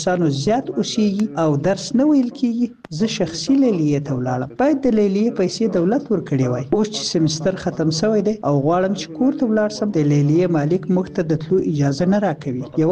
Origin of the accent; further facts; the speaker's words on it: Ghor, Afghanistan; now in Kabul, Afghanistan; زه د غور ولایت یم.